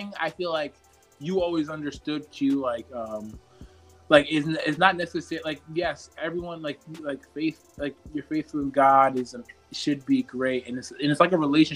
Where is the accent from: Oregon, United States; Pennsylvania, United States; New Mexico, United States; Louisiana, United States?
Pennsylvania, United States; also born or lived in New Jersey; I was born in Jersey. I was born in New Jersey, raised in Pennsylvania, and then I went back to school at Rutgers.